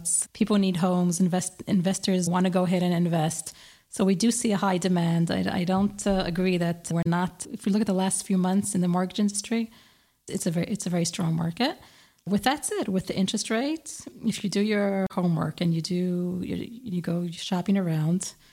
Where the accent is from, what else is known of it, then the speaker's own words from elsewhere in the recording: Jerusalem, Jerusalem District, Israel; I would move back to Yerushalayim because I grew up in Yerushalayim and it's just a beautiful place